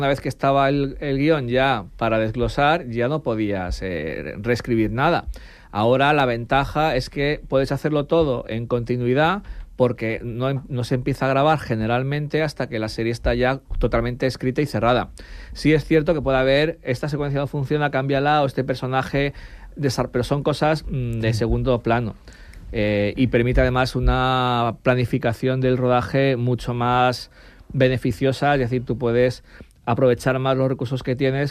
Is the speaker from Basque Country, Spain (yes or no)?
no; Madrid, Community of Madrid, Spain; Sí, claro, soy de Madrid.